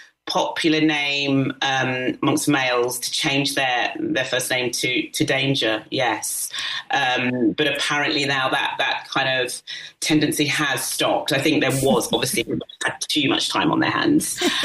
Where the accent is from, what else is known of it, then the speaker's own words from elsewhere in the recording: Luton, East of England, United Kingdom; now in Norfolk, United Kingdom; growing up in Luton in the 70s, and also where I live now in Norfolk.